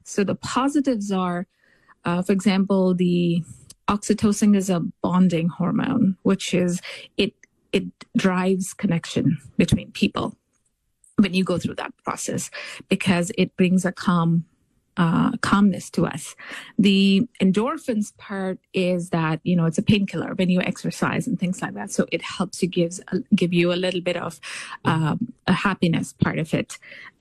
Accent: India; I come from India, and there is a sense of a lot of times men are taught also not to cry.

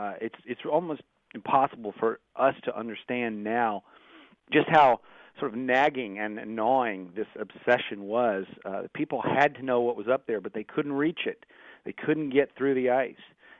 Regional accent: United States; this American voyage that I, as an American, had never even remotely heard of.

